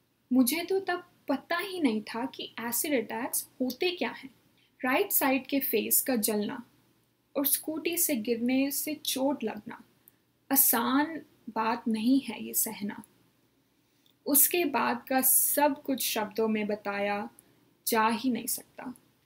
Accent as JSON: {"language": "Hindi", "town": "Rohtak", "region": "Haryana", "country": "India", "said": "और मैं रोहतक हरियाणा की रहने वाली हूँ।"}